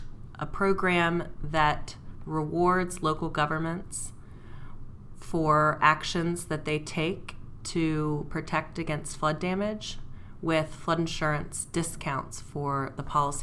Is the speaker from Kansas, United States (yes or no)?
no; Suffolk, Virginia, United States; So I am from Suffolk, Virginia, which is a community just west of where we are here in Norfolk.